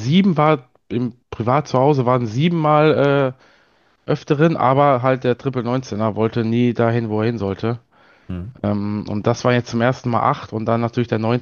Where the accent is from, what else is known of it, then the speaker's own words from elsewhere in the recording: Hagen, North Rhine-Westphalia, Germany; Also ich komme aus der Nähe von Dortmund in Hagen.